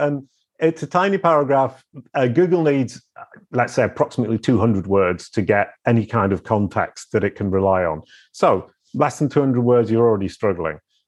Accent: Yorkshire and the Humber, United Kingdom; I was born in 1966 in Yorkshire, and I grew up with sheep and cows and went to Otley Comprehensive School.

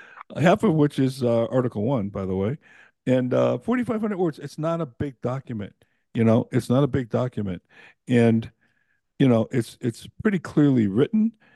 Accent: United States; But I'm sorry, I'm an American, and I'm a constitutionalist first, okay?

